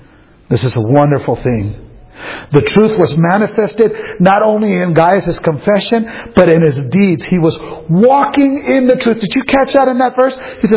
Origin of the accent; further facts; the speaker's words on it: Los Angeles, California, United States; true, I grew up in East LA, right? I don't know the difference between a vine and a tree.